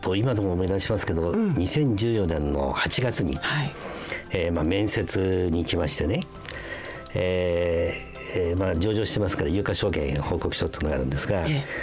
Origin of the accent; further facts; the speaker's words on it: Tokyo, Japan; 私は東京生まれの東京育ち、そもそも大阪はちょっと水が合わねえなと。